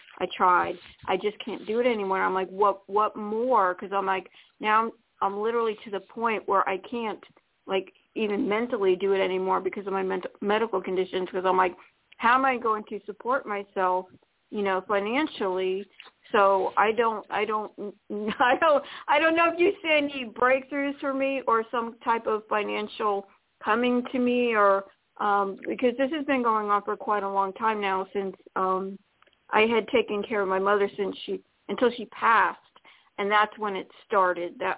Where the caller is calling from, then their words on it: Florida, United States; in Florida. I'm so grateful to get in at the very end of the show.